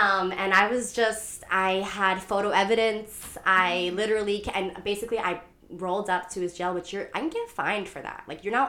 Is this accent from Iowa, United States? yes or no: no; New York, United States; But I mean, like, I definitely grew thicker skin, as a New Yorker does.